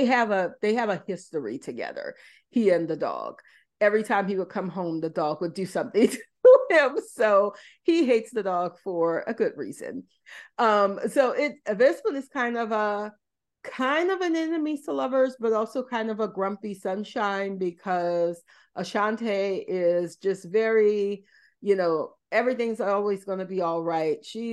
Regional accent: New Orleans, Louisiana, United States; it's set in my hometown of New Orleans. So it's very fun to go back to New Orleans for this.

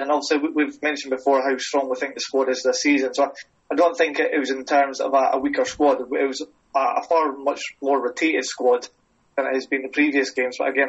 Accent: Scotland, United Kingdom; but hey, we're Scottish, we're never happy with the weather, really, are we?

